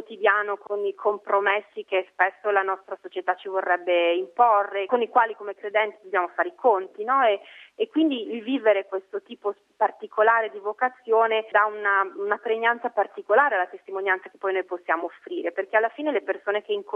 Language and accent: Italian; Aosta Valley, Italy; Sono valdostano, sono nata e sempre vissuta in Val d'Aosta, fino a quando 3 anni fa ho cominciato a fare un po' la pendolare con Roma